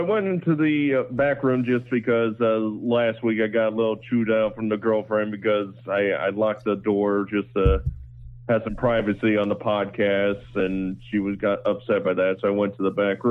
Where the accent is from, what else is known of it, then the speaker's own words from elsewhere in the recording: Hawaii, United States; So as a Hawaiian, I need to know, are you a fan of the Hawaiian pizza?